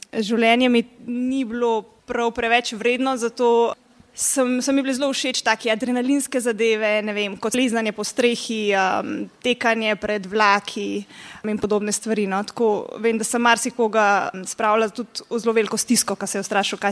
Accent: Šmarje-Sap, Central Slovenia, Slovenia; iz Šmarja Sap, sem mamica 5 otrok. Poročena sem 12 let

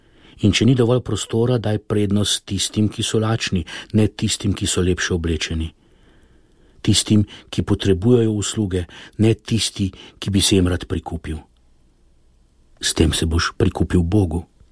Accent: Upper Carniola, Slovenia; Je pa res, da sem doma z Gorenjske, da rad jem in da imam pri jedi rad mir.

